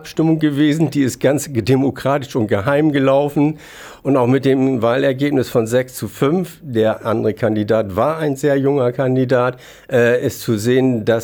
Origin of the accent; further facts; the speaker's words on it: Fedderwarden, Lower Saxony, Germany; Ich komme nun aus Fedderwarden. Das ist so ein bisschen Vorlagern vor Wilhelmshaven.